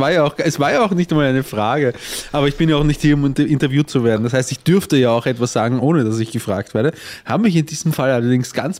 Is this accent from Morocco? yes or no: no; Vienna, Austria; also born or lived in Germany; Ich bin aus Wien, ich bin da geboren